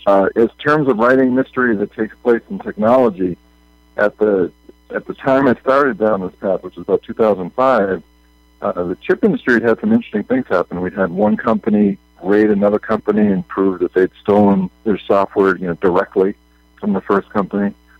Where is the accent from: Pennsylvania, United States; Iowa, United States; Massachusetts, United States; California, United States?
Massachusetts, United States; Boston; I'm from the Boston area, born and bred in Boston